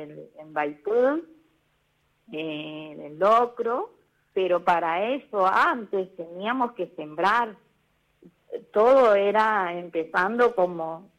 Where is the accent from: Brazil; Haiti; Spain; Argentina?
Argentina; Curupaytí, Corrientes; also born or lived in Buenos Aires; yo nací y me crié en el campo, en Curupaití, con mi abuela. Después fui a Buenos Aires